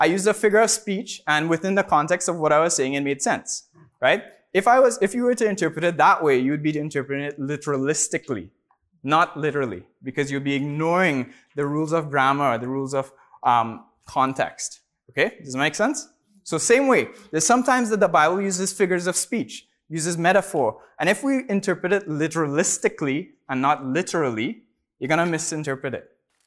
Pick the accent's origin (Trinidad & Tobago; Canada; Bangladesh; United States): Trinidad & Tobago; Trinidad; If you guys ever have any questions, or if I talk funny because I'm from Trinidad, please just put up your hands.